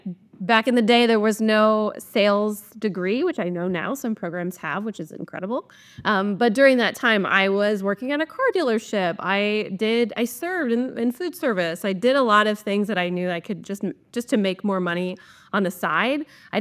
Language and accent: English; Nebraska, United States; moved away as an adult; also born or lived in Iowa; now in Chicago, United States; It actually moved me to Iowa. I'm from Nebraska, moved me to Iowa. And then from Iowa, moved me here in Chicago